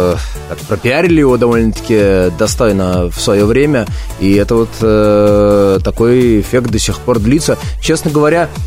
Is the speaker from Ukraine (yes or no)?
no; Georgia; Ведь я грузин